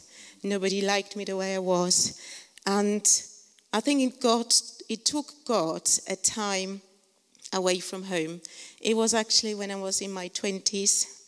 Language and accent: English; Switzerland; I grew up in Switzerland, and in my family, it was really important that we did well in education.